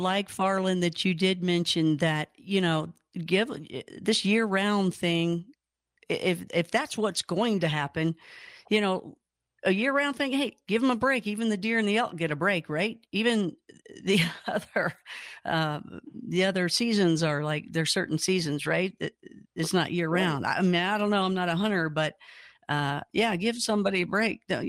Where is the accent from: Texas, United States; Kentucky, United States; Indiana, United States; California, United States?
Kentucky, United States; Like I said, hey, I'm from Kentucky. You Oklahoma folk are just like us.